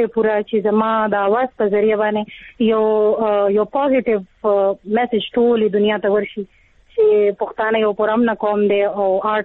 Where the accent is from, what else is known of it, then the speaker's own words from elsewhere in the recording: Peshawar, Khyber Pakhtunkhwa, Pakistan; now in Islamabad, Pakistan; موږ خاص ته پیښور یو خو زما وروڼه دلته جاب کوي اسلام آباد کې، نو ځکه موږ بس اسلام آباد کې ژوند کوو، د 13 لسو 11 کالو نه موږ اسلام آباد کې ژوند کوو.